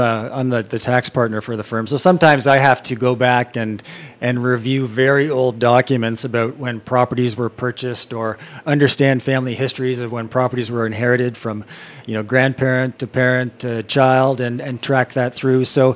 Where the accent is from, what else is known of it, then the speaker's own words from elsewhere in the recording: Ontario, Canada; I grew up in Ontario, and I went to University of Toronto, and was working through my education